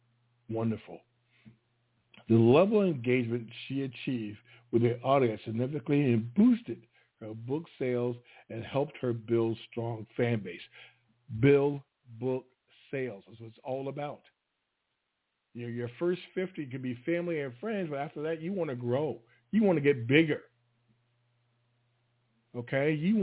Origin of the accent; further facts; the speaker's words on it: Plattsburgh, New York, United States; Plattsburgh, New York, my hometown, my guest Friday's hometown.